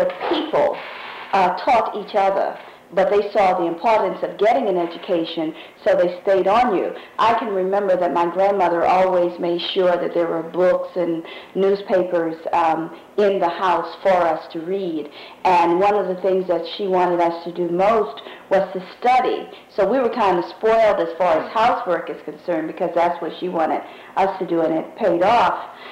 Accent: Savannah, Georgia, United States; born there; I was born here in Savannah, Chatham County, on September 18th, 1944, so you can see I'm quite old. I was born on what they call the west side of town, in what is known as a section called Currytown.

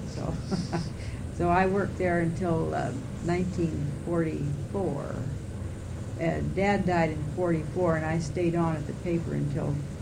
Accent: Beatrice, Nebraska, United States; I was born in Omaha, Nebraska, but that was just because the hospital was there. And I grew up in Beatrice, Nebraska.

